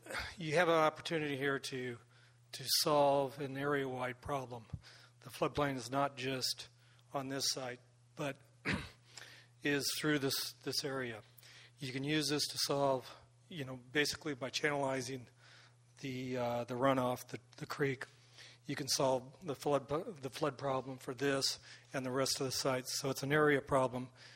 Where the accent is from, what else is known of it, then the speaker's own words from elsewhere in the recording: El Cajon, California, United States; I grew up in El Cajon, which is right next to Santee